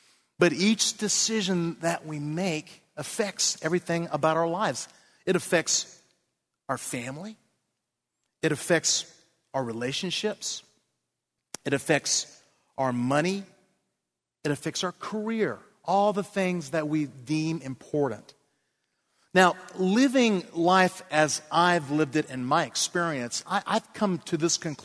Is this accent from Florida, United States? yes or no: yes; Florida, United States; also born or lived in Maine; I mean, I grew up in the east coast of Florida. I was born in Maine in the dead of winter in January.